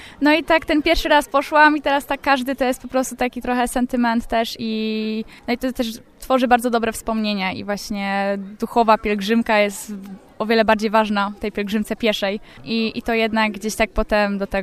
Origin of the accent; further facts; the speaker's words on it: Kalisz, Greater Poland Voivodeship, Poland; Ja jestem z Kalisza, z Piwonic.